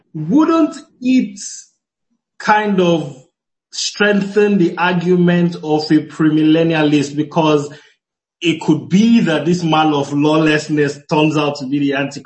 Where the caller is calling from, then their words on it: Rivers, Nigeria; I'm joining from Nigeria. Yeah. So I actually live very close to Port Harcourt. That's where I go to church.